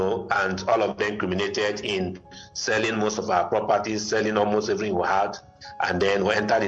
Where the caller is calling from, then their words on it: Abuja, Federal Capital Territory, Nigeria; I'm calling from Abuja.